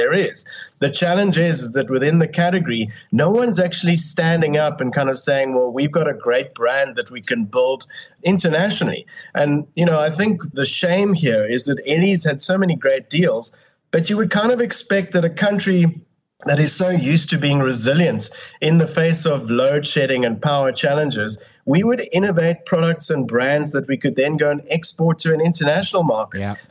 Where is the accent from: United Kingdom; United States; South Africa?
South Africa; And I think more and more as South African businesses, we seem to almost be afraid of competition.